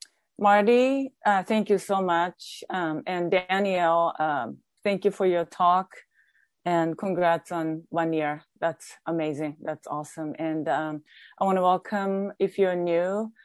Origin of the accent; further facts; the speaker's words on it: Japan; moved away; I was born and raised in Japan, and I just really needed to get out of Japan because Japan was my problem.